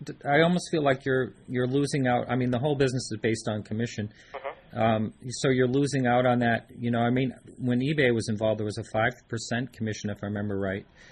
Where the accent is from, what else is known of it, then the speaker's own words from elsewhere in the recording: New England, United States; being a New Englander growing up in New England, having auctions in New England.